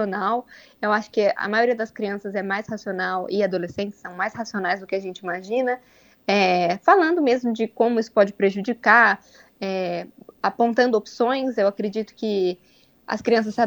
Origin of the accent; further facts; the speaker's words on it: São Paulo, Brazil; Hoje eu falo de São Paulo, eu sou nascida e criada em São Paulo e eu estou aqui visitando minha família de férias por um tempo